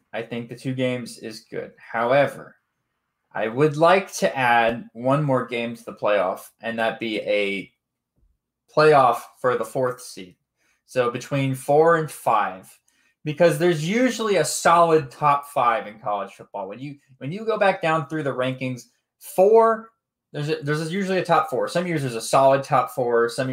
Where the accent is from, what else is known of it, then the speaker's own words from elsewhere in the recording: Florida, United States; because I'm from Florida. I'm about 2 hours away from Orlando, UCF.